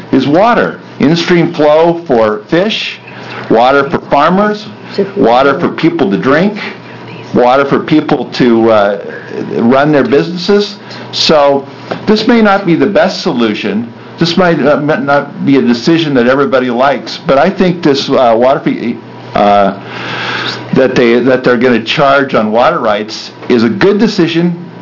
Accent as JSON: {"language": "English", "town": "Enterprise", "region": "Oregon", "country": "United States", "tie": "born or raised there", "also_born_or_lived": "Portland", "said": "I was born in Enterprise, Oregon. Of course my heart broke. I lived in Eastern Oregon a lot of my life following my I want to be in a bigger school football coach father across the state. And eventually we ended up in Portland"}